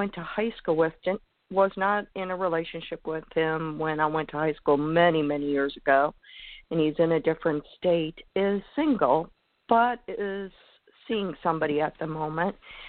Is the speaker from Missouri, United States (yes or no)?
no; Florida, United States